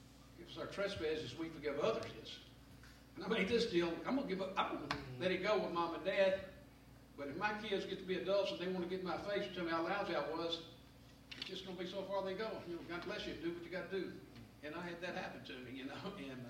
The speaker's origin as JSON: {"language": "English", "town": "Memphis", "region": "Tennessee", "country": "United States", "tie": "born or raised there", "said": "Now, I was raised in South Memphis, in old South Memphis, not old South Memphis."}